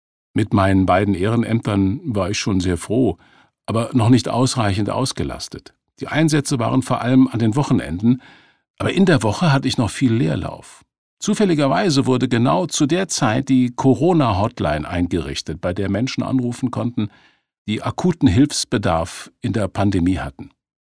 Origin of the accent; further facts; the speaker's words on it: Berlin, Germany; born there; Ich bin in Berlin geboren